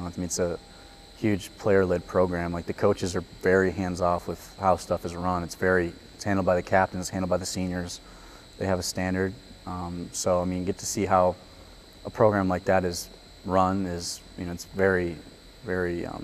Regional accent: Sioux Falls, South Dakota, United States; also born or lived in Madison; Yeah, so originally I'm from the Sioux Falls area. Lived in Madison for about 12 years, so a little bit outside of Sioux Falls.

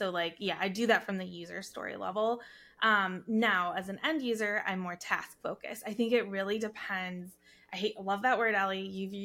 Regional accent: Wisconsin, United States; accent: Wisconsin; Anyways, our nice Wisconsin accents here.

